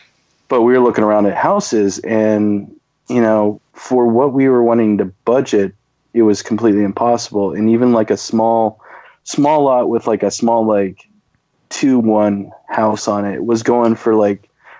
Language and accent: English; Philippines; born there; Yeah, I was born in the Philippines.